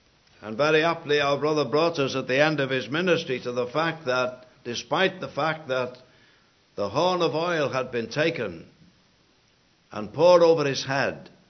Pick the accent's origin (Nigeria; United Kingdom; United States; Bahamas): United Kingdom; England; now I'm English, you've got to forgive me saying it the right way.